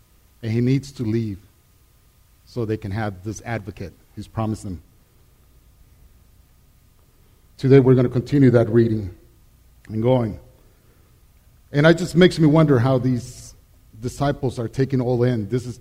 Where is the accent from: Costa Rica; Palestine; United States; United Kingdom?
Costa Rica; I grew up in Costa Rica in a very small rural town. population currently is about 8,000. So, you know, back then when I lived, I was born there, probably we didn't even crack 1,000.